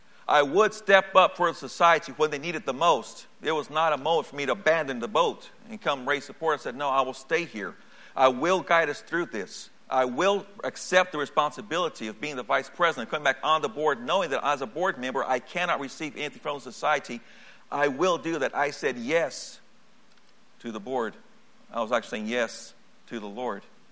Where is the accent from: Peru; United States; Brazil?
Brazil; English is a second language; I would say to my mother, don't speak to me in English. Speak to me in Portuguese. I'm not an American. I'm a Brazilian.